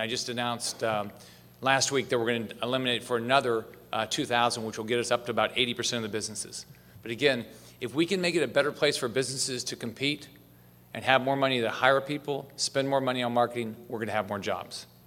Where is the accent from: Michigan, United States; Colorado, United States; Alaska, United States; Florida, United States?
Florida, United States; Naples; My hometown of Naples, it's really nice.